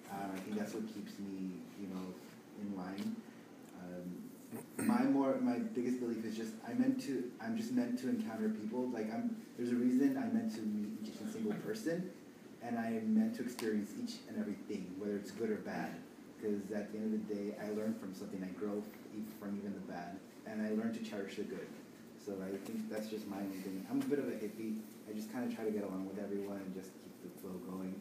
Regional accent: San Diego, California, United States; I grew up here in San Diego in the South Bay. I grew up Catholic.

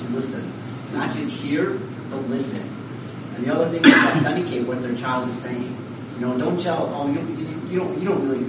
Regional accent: Illinois, United States; You know, in a lot of other states, like I'm from Illinois, I can't even change my birth certificate until I have surgery in the United States.

